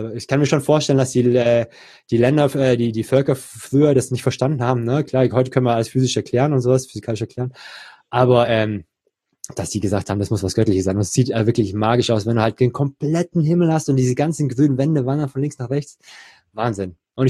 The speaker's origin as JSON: {"language": "German", "region": "Baden-Württemberg", "country": "Germany", "tie": "born there", "said": "Ich bin geborener Schwabe"}